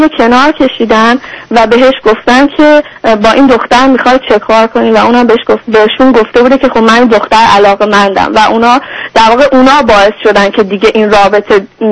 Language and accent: Persian; Iran; now in United States; حالا چون من از ایران اومدم حالا من مثلا میخوام با اون ازدواج کنم، یعنی اصلا من گفتم با من فکر کردم من اومدم آمریکا